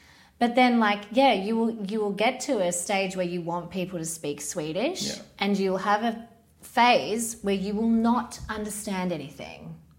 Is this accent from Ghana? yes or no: no; Australia; Say, I'm Australian. I don't know if you're saying it right, but that's how I would say it.